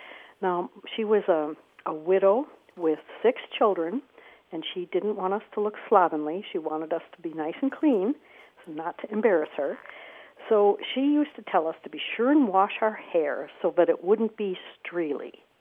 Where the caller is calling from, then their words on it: Cambridge, Wisconsin, United States; calling, and I'm calling from Cambridge, Wisconsin.